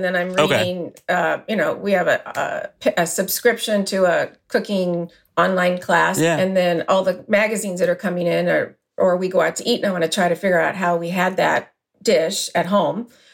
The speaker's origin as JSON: {"language": "English", "town": "Omaha", "region": "Nebraska", "country": "United States", "said": "from Omaha, Nebraska"}